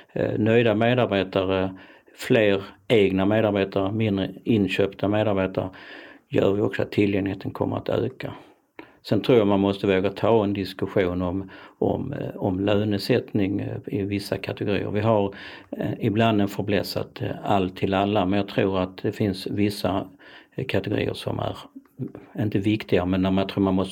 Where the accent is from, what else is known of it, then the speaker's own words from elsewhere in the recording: Malmö, Skåne, Sweden; Men jag har vuxit upp i centrala Malmö